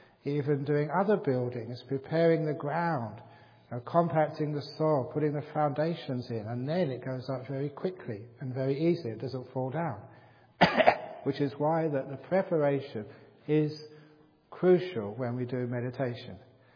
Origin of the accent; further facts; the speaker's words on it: England, United Kingdom; born there; It was really hot, and I was born in England. I wasn't used to hot, you know, weather like that.